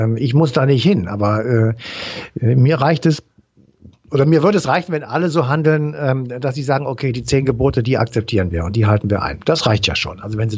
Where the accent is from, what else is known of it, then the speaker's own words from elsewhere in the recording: Cologne, North Rhine-Westphalia, Germany; Als Kölner muss ich sagen